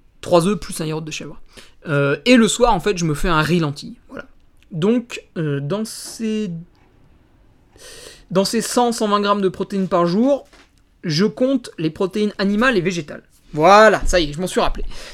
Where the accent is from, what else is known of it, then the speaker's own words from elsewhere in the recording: Auvergne-Rhône-Alpes, France; Alors, le poisson, chez nous, en Savoie, tu peux trouver de la truite assez facilement.